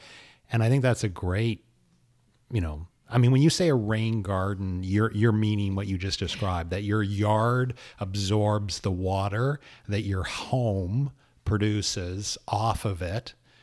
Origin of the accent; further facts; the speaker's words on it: Vancouver, British Columbia, Canada; I grew up in Vancouver, where I grew up in Lynn Valley, which it rains.